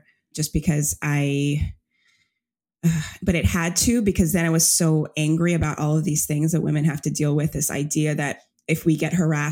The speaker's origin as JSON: {"language": "English", "country": "Jamaica", "tie": "born there", "moved": "yes", "said": "I'm an immigrant. I was born in Jamaica."}